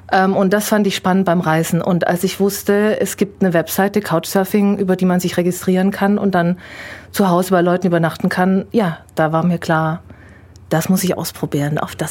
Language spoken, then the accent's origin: German; Isny, Baden-Württemberg, Germany; also born or lived in Ulm; Also ich bin im Allgäu geboren, in Isny, und dann ganz oft in der Region umgezogen. Also ich habe in Legau gewohnt, in Dietenheim, in Illertissen, in Herrenstetten und bin dann auch nach Ulm für ein paar Jahre, wo ich auch mein Abitur gemacht habe.